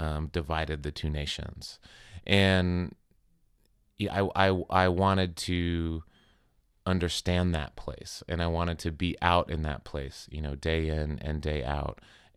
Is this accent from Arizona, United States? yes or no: yes; Arizona, United States; I grew up in Arizona. My mother was a park ranger. You know, so I grew up close to the desert.